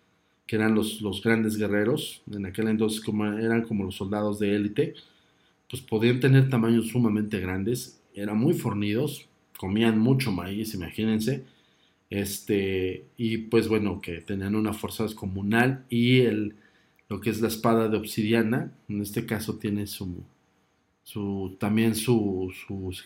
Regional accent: Mexico; me considero nacionalista y mexicano

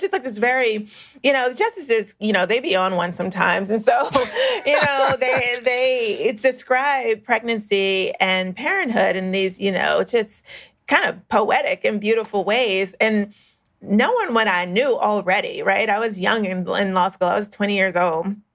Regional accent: Florida, United States; She's like, what's up? Where are you from? I'm like, you know, South Florida.

